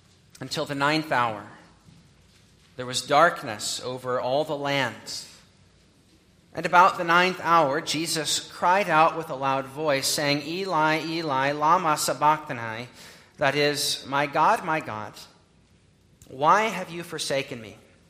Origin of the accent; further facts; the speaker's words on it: United States; Congregation, as an American, here as a visitor